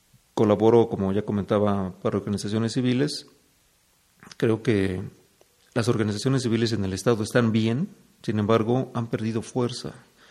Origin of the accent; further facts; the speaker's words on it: Mexico City, Mexico; born there; now in Cuernavaca, Mexico; Nací en México, en la Ciudad de México, pero llevo ya 25 años adoptado en el estado de Morelos, vivo en Cuernavaca.